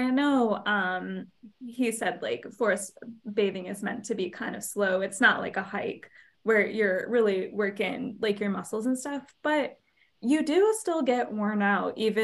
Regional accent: Michigan, United States; You know, I grew up right outside of Detroit, where there are factories, kind of near like Zog Island, and that was all being pumped into the air.

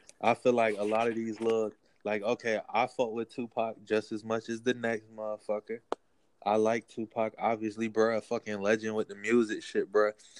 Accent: Georgia, United States; Like, nigga, shit, I'm from Georgia, and I'm not even fucking over 25, bro.

